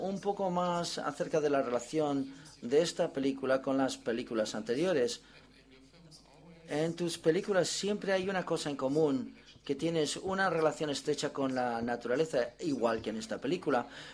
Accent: Germany; Spanish is a second language; Hola, voy a preguntar en inglés si es posible. Soy de Alemania.

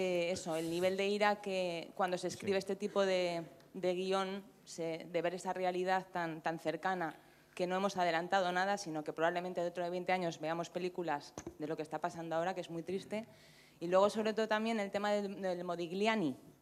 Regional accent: Aragon, Spain; yo personalmente como española viendo la película, pues bueno, además soy aragonesa

